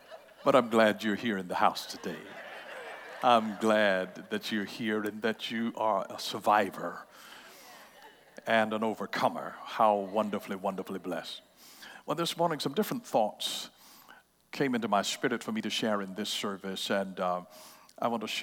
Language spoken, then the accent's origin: English; Atlanta, Georgia, United States; You know he's from Atlanta, too. I'm from Atlanta.